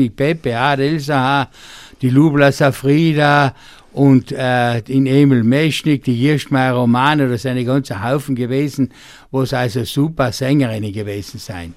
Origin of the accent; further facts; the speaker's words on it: Dölsach, Tyrol, Austria; Ja, ich bin in Dölsach aufgewachsen, im Wächterheißel, gleich nach dem Bahnhof oben. Und die Volksschule habe ich auch in Dölsach besucht, bis 1965, wo das Hochwasser gekommen ist. Und seitdem sind wir ausgeflogen